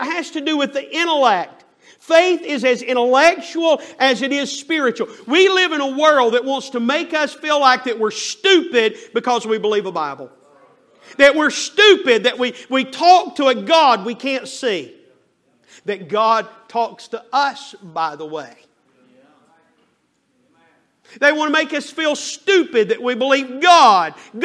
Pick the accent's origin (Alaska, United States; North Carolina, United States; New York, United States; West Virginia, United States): North Carolina, United States; Y'all tell I'm from the South, mountains of North Carolina.